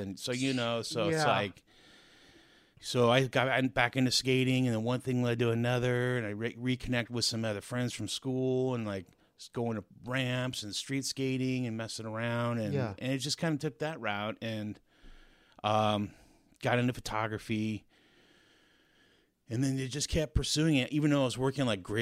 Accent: California, United States; No, I grew up in Orange County.

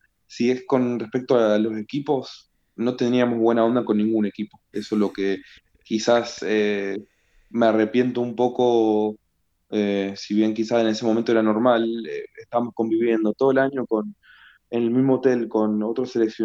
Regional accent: Argentina

